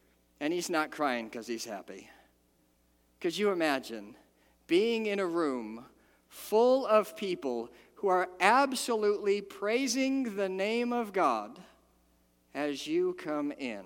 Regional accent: Detroit, Michigan, United States; I grew up in Detroit, so there's not a lot of bull riding there, and I ended up in Okinawa misbehaving with Marines.

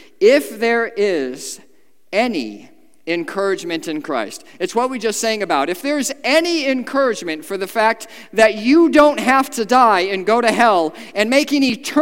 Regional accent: Detroit, Michigan, United States; I'm here to tell you, I grew up in Detroit.

